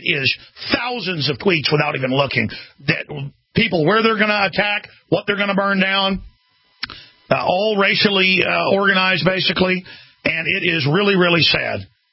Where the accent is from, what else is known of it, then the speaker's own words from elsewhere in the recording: Dallas, Texas, United States; And again, I remember growing up in Dallas, and my dad had friends that were police that would come over and stuff and play cards and things like that.